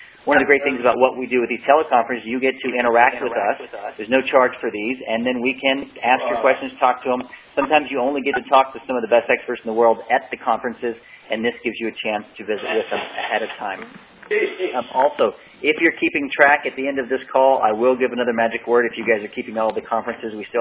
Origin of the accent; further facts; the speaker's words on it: the South, United States; I actually am from the South, too, and I intentionally got rid of my accent